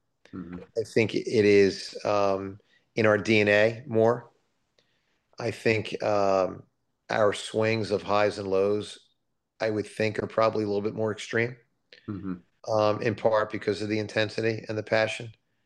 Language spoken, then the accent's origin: English; Huntingdon Valley, Pennsylvania, United States; You know, I'm from Huntington Valley, as you know.